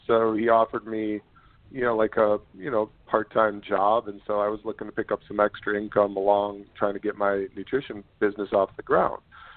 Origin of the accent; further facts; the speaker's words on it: Ohio, United States; now in Michigan, United States; And I've lived here for about 20 years, and I grew up in Ohio near Cleveland.